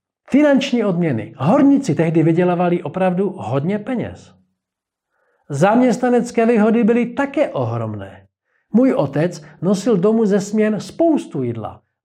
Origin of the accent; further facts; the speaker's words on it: Moravian-Silesian Region, Czechia; Vyrostl jsem za socialismu mezi horníky na Karvinsku. Pár kilometrů od polských hranic. Můj otec, bratr i většina spolužáků a kamarádů v dolech pracovala.